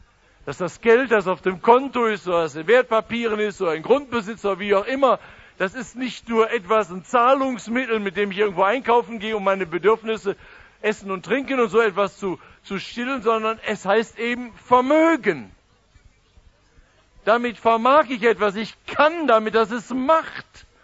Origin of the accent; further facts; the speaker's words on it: Baden-Württemberg, Germany; Wir sind Badener.